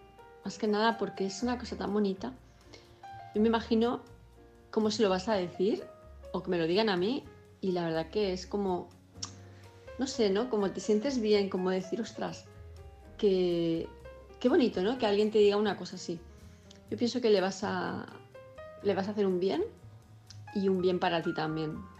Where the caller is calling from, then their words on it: Palma de Mallorca, Balearic Islands, Spain; de Palma de Mallorca, y mi mensaje es para